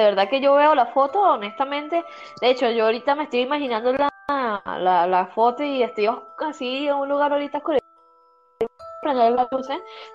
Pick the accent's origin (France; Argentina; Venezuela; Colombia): Venezuela; en mi país aquí en Venezuela